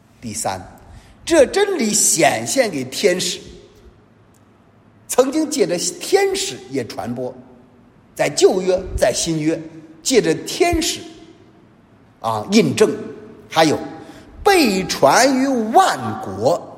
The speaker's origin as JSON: {"language": "Chinese", "country": "China", "said": "我们中国人常说的邪不胜正"}